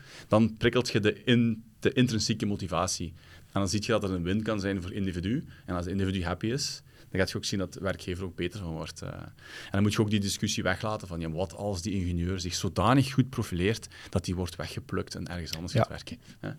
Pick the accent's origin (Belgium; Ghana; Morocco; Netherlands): Belgium; Limburg; En ze vonden wel tof dat ik uit Limburg kwam. Dat is altijd wel leuk, hè. Zo'n Limburger is funny.